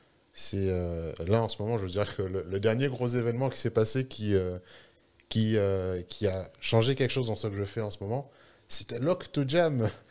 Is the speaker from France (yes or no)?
yes; Guadeloupe, France; sachant que je viens de Guadeloupe. À l'époque, c'était un peu plus compliqué d'avoir des jeux vidéo.